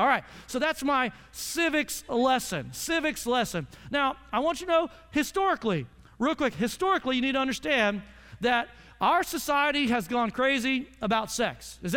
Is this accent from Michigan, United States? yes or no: no; Oklahoma, United States; now in Frisco, United States; Now, it takes a lot because I'm from Oklahoma, okay? I love Texas.